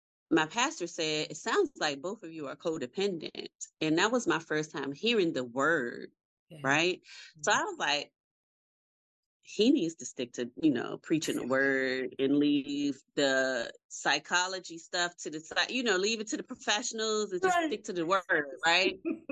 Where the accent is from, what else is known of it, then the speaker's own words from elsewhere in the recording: Baltimore, Maryland, United States; So I'm from Baltimore, Maryland. Thanks. And grew up in what we would call an at-risk home, you know, with a single mother. And growing up in the inner city, all of the things that come along with that.